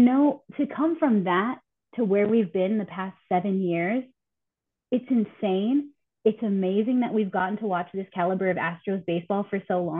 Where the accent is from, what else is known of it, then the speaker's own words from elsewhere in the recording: Corpus Christi, Texas, United States; born there; I was born in Corpus.